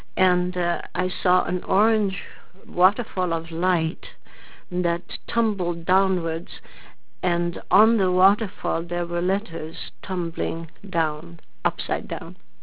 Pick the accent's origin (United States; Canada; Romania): Romania; when I was a little girl in the Lutheran church in my hometown in the Hungarian part of Romania